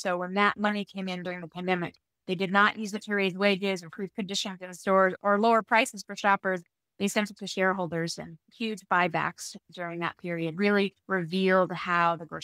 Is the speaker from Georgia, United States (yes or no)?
no; Utah, United States; born or raised there